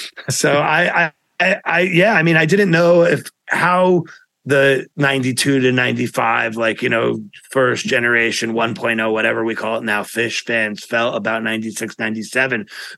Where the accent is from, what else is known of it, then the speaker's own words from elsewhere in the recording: Manhattan, New York, United States; I'm from Manhattan, and and I went to jazz school in Manhattan at the New School for 2 semesters after my freshman year.